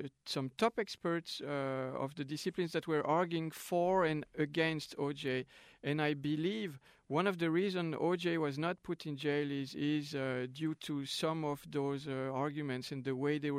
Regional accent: Switzerland; now in United States; because I come from Switzerland, which is a democratic country. I live in the U.S.

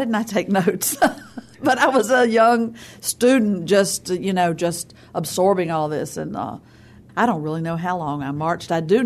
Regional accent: Virginia, United States; I saw marchers from Danville, Virginia, and I immediately approached them. That was my home state.

